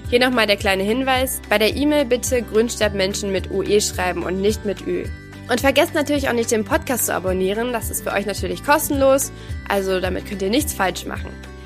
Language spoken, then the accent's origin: German; Northern Germany, Germany; ich komme ja auch aus dem Norden